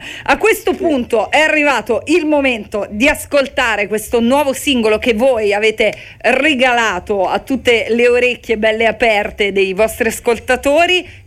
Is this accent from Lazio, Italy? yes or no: yes; Rome, Lazio, Italy; Io sono romana doc, però Milano certo.